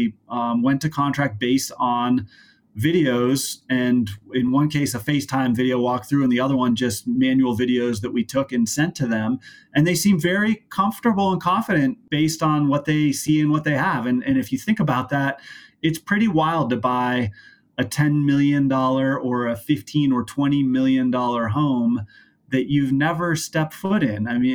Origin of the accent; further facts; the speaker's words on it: Aspen, Colorado, United States; I grew up in Aspen.